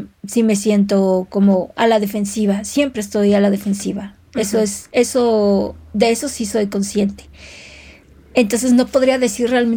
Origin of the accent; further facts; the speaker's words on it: Mexico City, Mexico; Me gusta mucho mi ciudad, disfruto mucho, mucho la Ciudad de México. Soy chilanga al 100 y cuando estoy en otras ciudades también digo, wow, extraño mi ciudad.